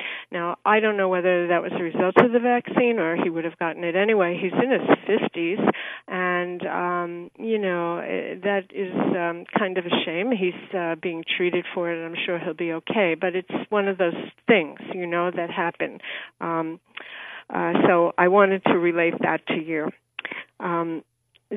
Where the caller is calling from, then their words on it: New York, United States; Hello, Pastor. I'm calling from New York, and I want to give you something that happened just recently.